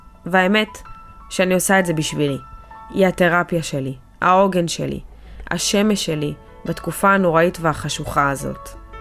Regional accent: Mivtahim, Southern District, Israel; סטודנטית שנה שנייה לתקשורת במכללת ספיר. אני ממושב מפתחים שבמועצה אזורית אשכול.

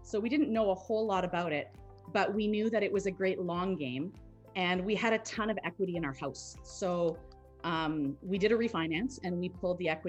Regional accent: Sudbury, Ontario, Canada; I'm from Sudbury, Ontario, which is just an hour or so away from you guys.

